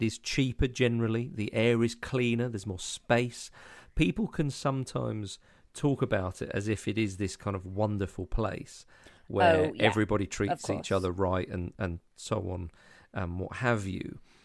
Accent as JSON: {"language": "English", "town": "Edinburgh", "region": "Scotland", "country": "United Kingdom", "tie": "born or raised there", "said": "Even growing up in Edinburgh, it was right on the edge of the city."}